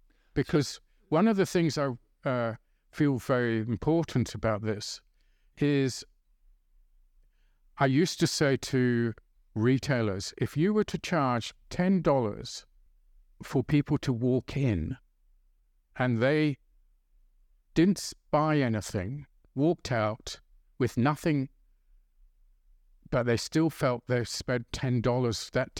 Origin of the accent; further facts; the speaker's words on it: Birmingham, West Midlands, United Kingdom; reminds me of my hometown in Britain, Birmingham.